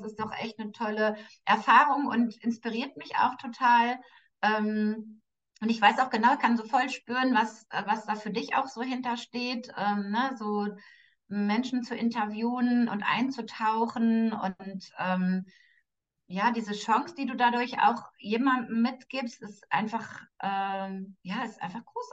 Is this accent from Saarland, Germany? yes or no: no; Datteln, North Rhine-Westphalia, Germany; born there; So, ich bin ja in Datteln geboren.